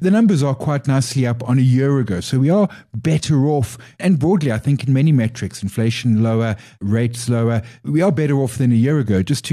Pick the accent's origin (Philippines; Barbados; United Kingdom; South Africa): South Africa; as a South African consumer, I'm feeling better than I was a year ago